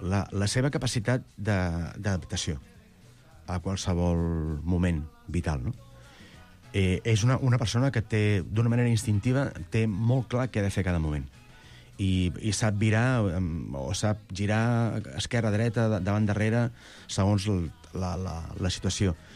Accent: Barcelona, Catalonia, Spain; Jo soc d'un barri que no està francs, tu ets de Gràcia, i soc d'Hostafrancs, i jo de petit, vamos, o sigui, els veïns de la porta de costat de casa eren gitanos

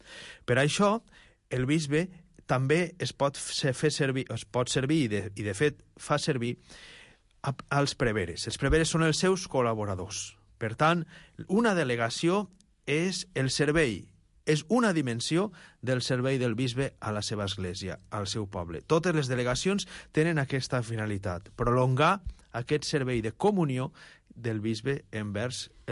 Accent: Calp, Valencian Community, Spain; born there; now in Lleida, Spain; Jo vaig néixer a Alacant, a un poble d'Alacant petit, bueno, ara ja no és tan petit, que se'n diu Calp. Mm-hmm. És a la costa, a la comarca de la Marina Alta.

